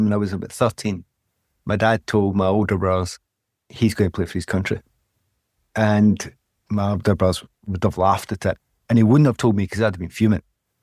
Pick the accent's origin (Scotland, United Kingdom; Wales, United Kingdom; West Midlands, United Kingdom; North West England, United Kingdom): Scotland, United Kingdom; But I'm very much Scottish. I happen to have an Irish passport as well. I'm Irish partially as well, but I'm Scottish.